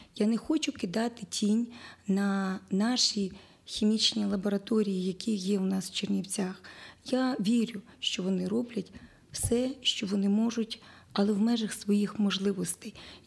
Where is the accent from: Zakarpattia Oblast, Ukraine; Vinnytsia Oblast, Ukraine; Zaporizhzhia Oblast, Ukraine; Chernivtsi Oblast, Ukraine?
Chernivtsi Oblast, Ukraine; Chernivtsi; Значить, ми, чернівчани, маємо написати лист.